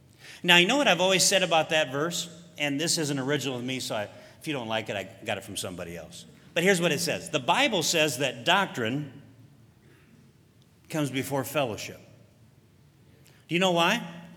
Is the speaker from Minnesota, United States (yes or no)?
yes; Minnesota, United States; Like I said, I grew up in Minnesota, and back in Minnesota's farm country, of course, there was at one time, there's not as many anymore, but at one time there was a lot of country churches.